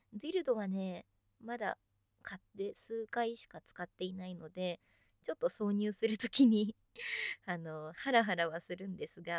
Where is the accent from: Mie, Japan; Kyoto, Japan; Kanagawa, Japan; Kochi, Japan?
Kanagawa, Japan; 出身地は神奈川県です。はい、海がね近くてですね、いいところに住んでおります。